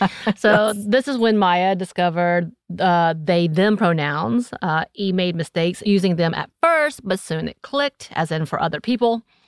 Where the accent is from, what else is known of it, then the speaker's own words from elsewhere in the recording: Georgia, United States; accent: North Georgia; Because it's my North Georgia accent happening here.